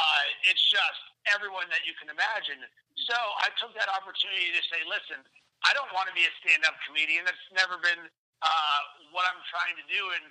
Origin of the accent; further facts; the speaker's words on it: Pittsburgh, Pennsylvania, United States; I was raised in Pittsburgh, but my grandparents were from Chicago.